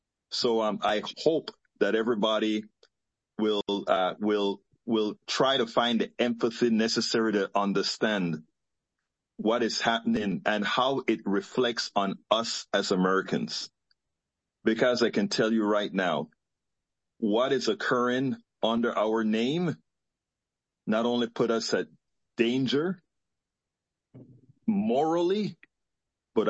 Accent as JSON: {"language": "English", "country": "Panama", "said": "I am from Panama originally"}